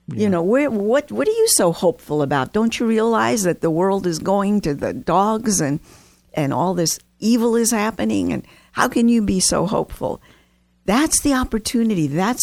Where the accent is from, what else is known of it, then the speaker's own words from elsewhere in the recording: Virginia, United States; I grew up in Virginia. I've never gotten a kite that high in California, but in Virginia, I have.